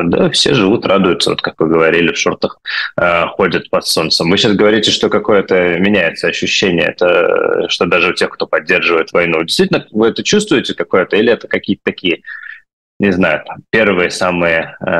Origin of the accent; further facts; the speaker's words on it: Saint Petersburg, Russia; я из Петербурга